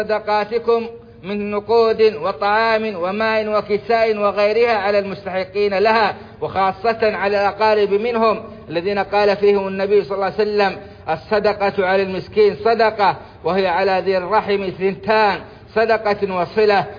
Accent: Saudi Arabia; وأدم على بلادنا السعودية أمنها وإيمانها والخيرات في أرجائها

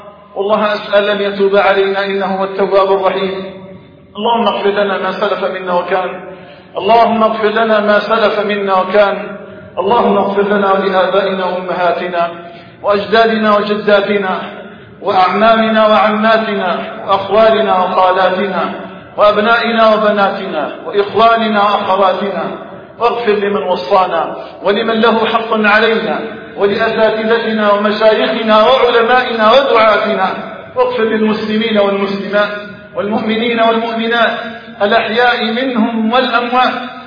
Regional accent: Algeria; واجعل بلدنا الجزائر آمنا مطمئنا وسائر بلاد المسلمين

